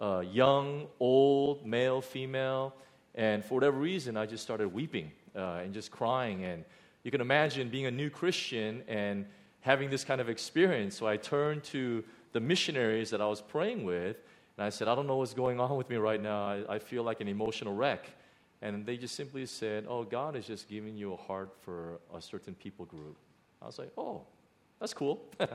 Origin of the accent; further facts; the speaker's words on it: United States; look Asian on the outside, but you cut me up, I'm a white person. You know, that's what I thought growing up in America.